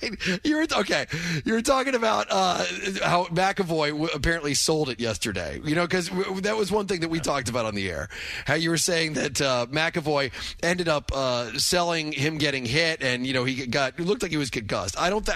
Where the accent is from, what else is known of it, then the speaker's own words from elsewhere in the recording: Boston, Massachusetts, United States; I'm from Boston, so could never be Mike Felger.